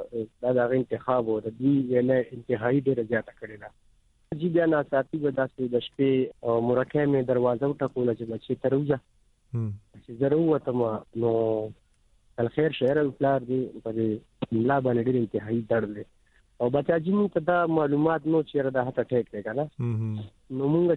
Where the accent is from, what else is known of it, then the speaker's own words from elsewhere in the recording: Peshawar, Khyber Pakhtunkhwa, Pakistan; زه خو خپل د پیښور اوسیدونکو وم د رنګ روډ اټا محمد ګړې دیر کول نه دا زما علاقه ده زما بچپن شوی دی